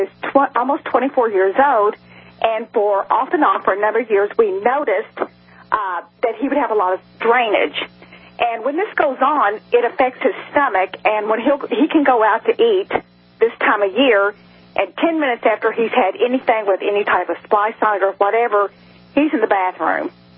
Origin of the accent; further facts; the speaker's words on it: Owensboro, Kentucky, United States; I'm from Owensboro, which is just west of Louisville.